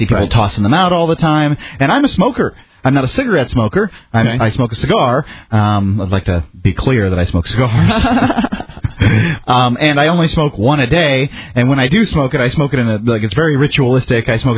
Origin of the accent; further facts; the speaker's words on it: Florida, United States; I'm sorry, I'm from Florida.